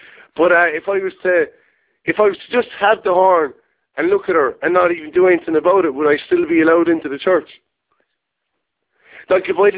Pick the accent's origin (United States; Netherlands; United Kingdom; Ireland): Ireland; So, like, what does it matter that I'm Irish?